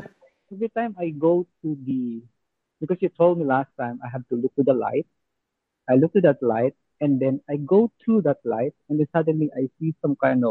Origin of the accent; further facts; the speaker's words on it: Toronto, Ontario, Canada; I'm Canada, Toronto.